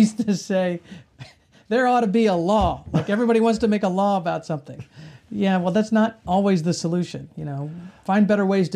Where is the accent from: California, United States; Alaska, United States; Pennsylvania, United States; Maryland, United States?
Maryland, United States; Severna Park; I grew up in Severna Park, and I lived in a community off the Severn River. I live in the same community I grew up